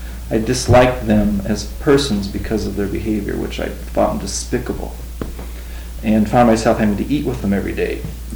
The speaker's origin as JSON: {"language": "English", "town": "Chicago", "region": "Illinois", "country": "United States", "said": "I'm from Chicago, Illinois."}